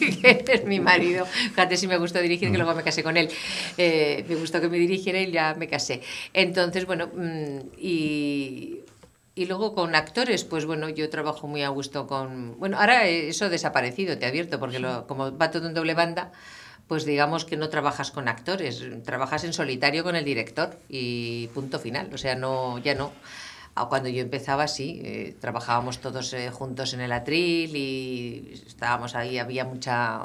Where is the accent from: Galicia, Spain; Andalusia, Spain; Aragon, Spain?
Aragon, Spain; Zaragoza; me vine de Zaragoza.